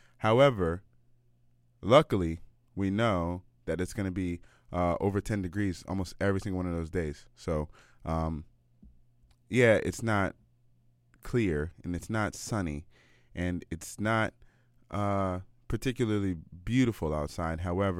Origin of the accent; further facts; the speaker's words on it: United States; now in Canada; you know that I'm American.